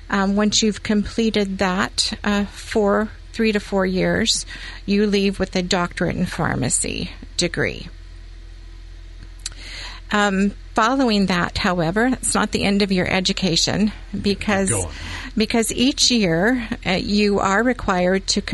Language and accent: English; California, United States; born there; moved away as an adult; now in Coos Bay, United States; I was born in California, cursed California. But I was born in California.